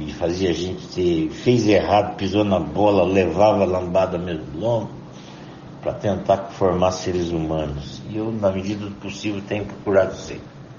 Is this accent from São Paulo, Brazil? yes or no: no; Cambará, Paraná, Brazil; born there; eu nasci lá em Cambará, numa casinha de madeira, sabe? Uma casinha de madeira, num sítiozinho na beira de um rio, sem energia elétrica, na base da lamparina.